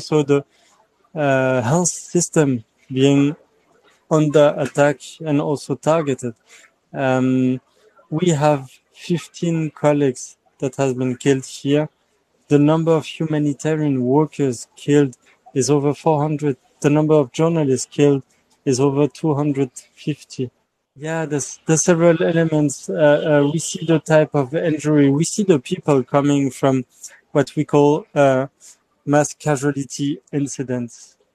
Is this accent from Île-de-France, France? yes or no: yes; Paris, Île-de-France, France; I'm from Paris.